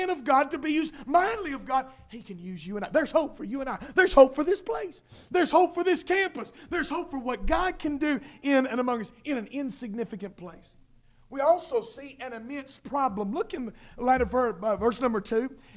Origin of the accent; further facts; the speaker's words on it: Trenton, New Jersey, United States; It's like Trenton, you know, my hometown. Nothing ever happens in Trenton.